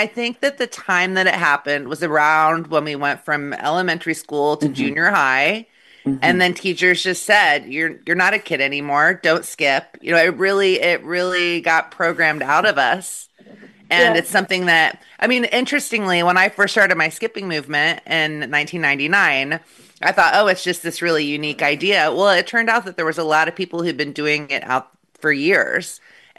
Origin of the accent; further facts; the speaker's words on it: Midwest, United States; Now, I grew up in the Midwest.